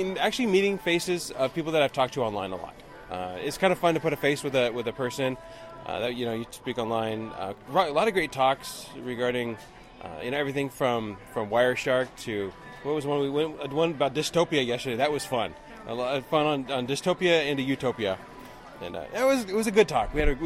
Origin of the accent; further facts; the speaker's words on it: Portland, Oregon, United States; I'm from Portland area.